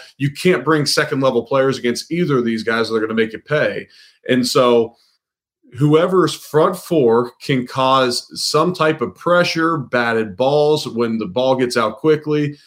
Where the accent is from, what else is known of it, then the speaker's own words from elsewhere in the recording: Cincinnati, Ohio, United States; I'm from Cincinnati. I get it.